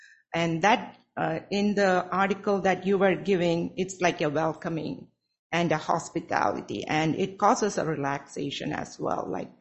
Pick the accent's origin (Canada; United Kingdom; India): India; South India; Coming from India, in certain part of India, especially I'm from South India, the southernmost part of India